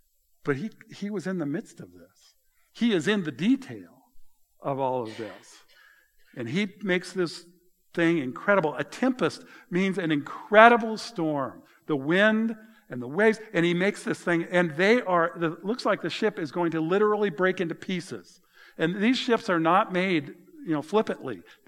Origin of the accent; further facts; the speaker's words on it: Colorado, United States; I grew up in Colorado, so ocean was not my first experience.